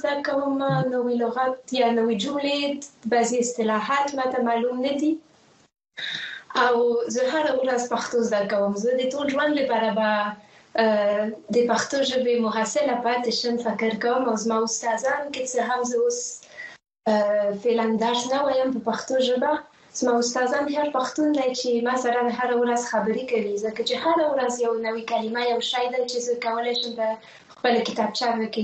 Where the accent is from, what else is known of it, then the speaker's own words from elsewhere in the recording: France; Pashto is a second language; زه اصلا د فرانسې څخه یم